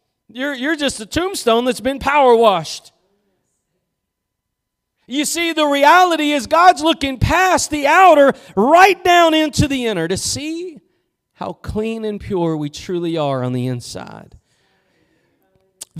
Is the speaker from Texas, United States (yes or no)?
yes; Texas, United States; I'm from Texas, I'm slow.